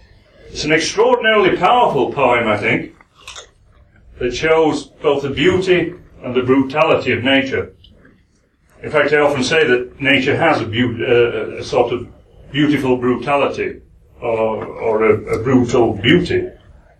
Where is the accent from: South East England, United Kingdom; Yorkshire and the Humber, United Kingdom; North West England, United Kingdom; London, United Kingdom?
Yorkshire and the Humber, United Kingdom; accent: Yorkshire; And I'm going to do it in my Yorkshire accent.